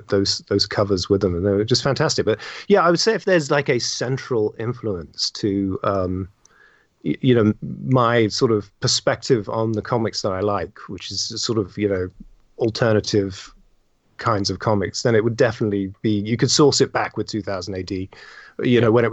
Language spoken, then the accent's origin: English; South East England, United Kingdom; when I was back in the UK, I was born and brought up in Oxfordshire.